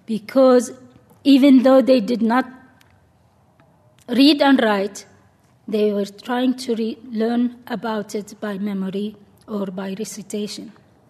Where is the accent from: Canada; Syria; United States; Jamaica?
Syria; I come originally from Syria, that's considered a very, quote-unquote, moderate country in terms of the practice of Islam and the society there.